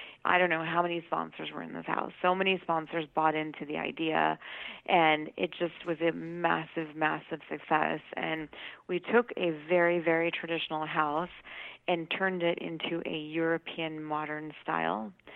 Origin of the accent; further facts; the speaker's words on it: India; Which is, I'm Indian. Yeah, I'm Indian.